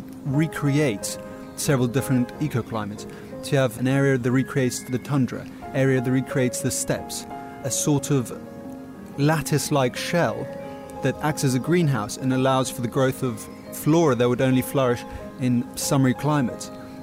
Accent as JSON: {"language": "English", "region": "Moscow", "country": "Russia", "tie": "born or raised there", "said": "I remember growing up in Moscow in the 90s, there weren't that many parks. We lived on the outskirts, effectively in the countryside, so we got to enjoy, you know, some nice grass fields."}